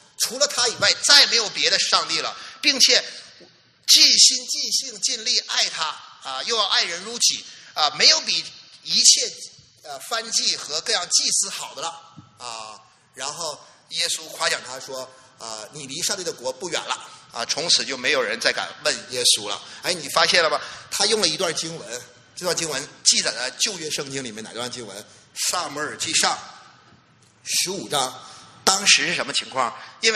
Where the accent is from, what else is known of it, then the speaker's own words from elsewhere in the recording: Northeast China, China; 我们东北人就我很稀罕你啊，